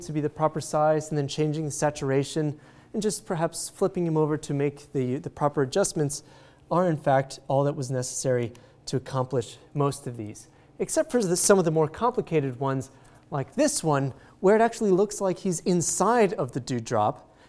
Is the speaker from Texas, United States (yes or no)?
yes; El Paso, Texas, United States; a photo back in my hometown of El Paso